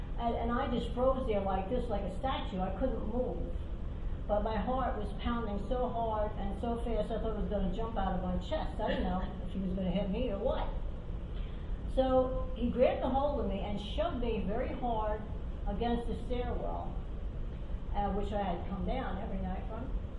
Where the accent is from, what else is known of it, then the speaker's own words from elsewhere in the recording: New York, United States; born there; I was born in New York. Most of my family was born in New York.